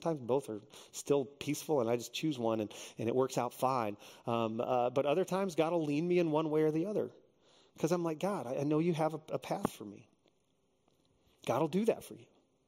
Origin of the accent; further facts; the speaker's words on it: Texas, United States; So I grew up in Texas. So Stephen F. Austin was close. Michigan was really far.